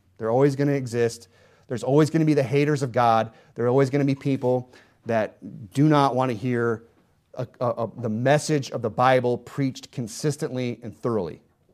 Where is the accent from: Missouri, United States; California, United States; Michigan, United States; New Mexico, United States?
Michigan, United States; now in Arizona, United States; I'm from Northern Michigan. You know, I know what cold is, believe me. But I've lived in Arizona for 10 years, so my blood is thinned out.